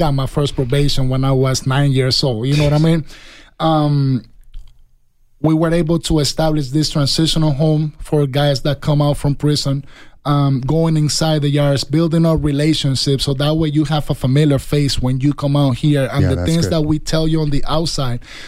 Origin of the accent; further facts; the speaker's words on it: Puerto Rico; English is a second language; You guys excuse, because I'm Puerto Rican. My accent sometimes